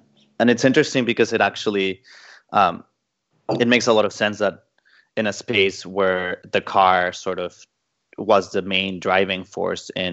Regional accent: Mexico; also born or lived in London; I grew up in Mexico in a very car culture

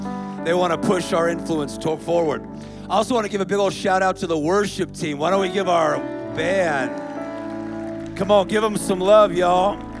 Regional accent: California, United States; I come from California.

